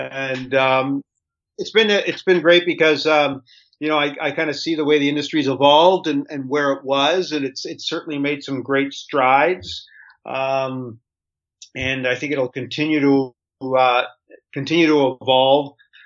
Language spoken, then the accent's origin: English; Canada; because I'm from Canada, I kind of got pigeonholed into hockey